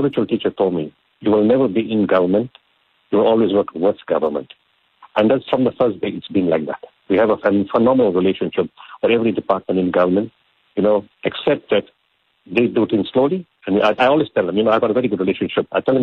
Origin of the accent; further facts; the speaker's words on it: South Africa; We are South African team. We're from Africa, the useless continent, as the world sees it.